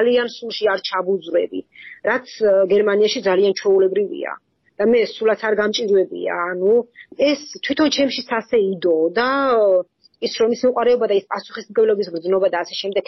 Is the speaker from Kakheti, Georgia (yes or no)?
yes; Kakheti, Georgia; ახეთიდან ვარ წარმოშობით და არასოდეს დამილევია ღვინო